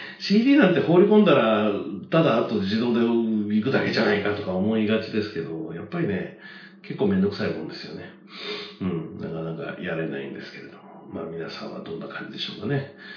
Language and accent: Japanese; Kyoto, Japan; しかも地元京都に来てくれるのにもかかわらず行けないと。